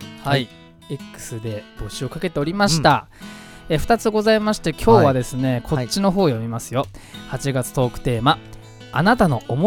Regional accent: Fujisawa, Kanagawa, Japan

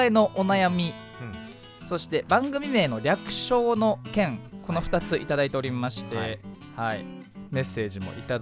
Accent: Fujisawa, Kanagawa, Japan; 藤沢出身の俳優タレントとして活動する私

